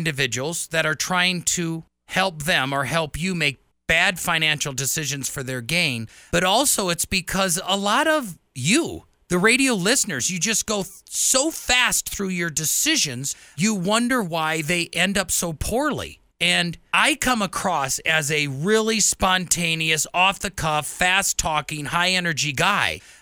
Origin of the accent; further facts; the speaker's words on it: Wisconsin, United States; born there; also born or lived in La Crosse; I was born in Wisconsin, but went to school in La Crosse, where that was founded.